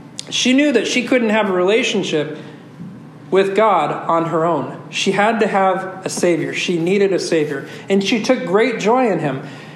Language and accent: English; Rockwood, Oregon, United States; I was born and raised in Rockwood most of my life, which is a humble state, humble area. It's a lower socioeconomic.